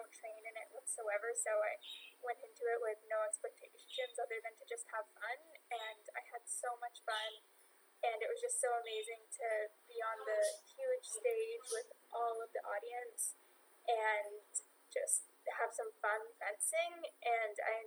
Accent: Ottawa, Ontario, Canada

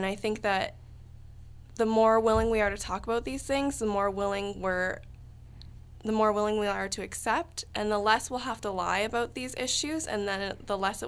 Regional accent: Canada; I love being Canadian.

